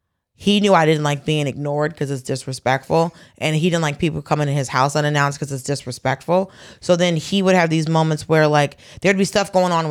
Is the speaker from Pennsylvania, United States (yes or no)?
no; Atlanta, Georgia, United States; Right, and I grew up in Atlanta, so everybody has, you start driving when you're 13.